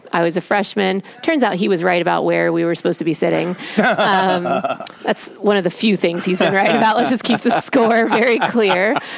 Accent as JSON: {"language": "English", "town": "Indianapolis", "region": "Indiana", "country": "United States", "tie": "born or raised there", "said": "So I grew up in Indiana, in Indianapolis"}